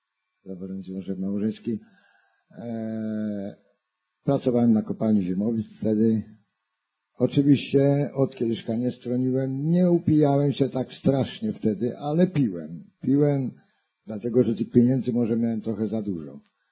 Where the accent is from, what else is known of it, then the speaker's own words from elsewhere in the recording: West Pomeranian Voivodeship, Poland; also born or lived in Tychy; Mieszkałem, przepraszam, w Tychach. A w ogóle rodem jestem z województwa szczecińskiego, niedaleko Celyni.